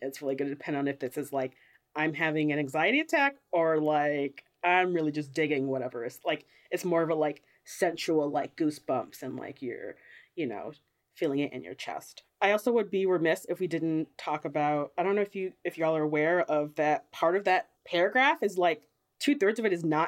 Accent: United States; It makes sense to me as an American, because a lot of crap like that is so puritanical

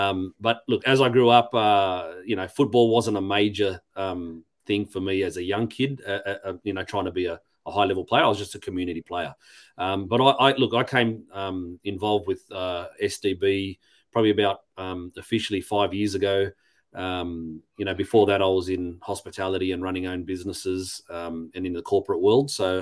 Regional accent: Sydney, New South Wales, Australia; accent: Aussie; You can tell probably by my Aussie accent. There's no Greek accent there. Born in Australia. I grew up in Australia in Sydney. But Greek parents.

